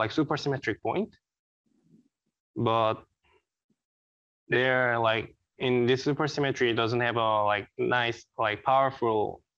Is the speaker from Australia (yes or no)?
no; South Korea; English is a second language; moved away as an adult; now in Canada; So I'm from South Korea.